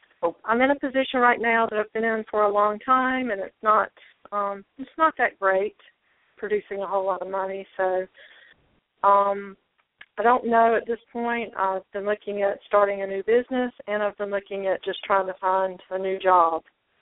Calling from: North Carolina, United States; North Carolina.

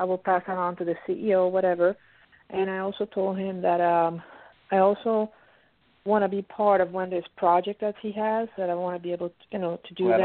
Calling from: Pennsylvania, United States; I'm calling from Pennsylvania.

